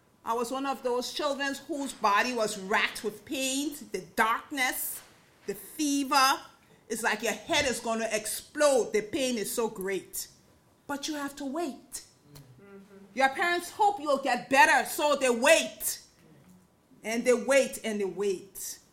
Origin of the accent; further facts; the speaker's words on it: Liberia; I grew up in Liberia. In fact, I graduated from the University of Liberia